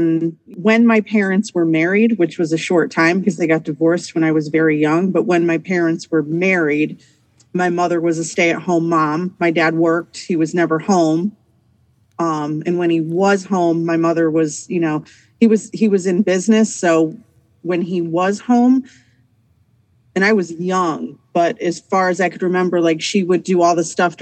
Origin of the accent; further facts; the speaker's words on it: Minnesota, United States; And we grew up in Minnesota at that time.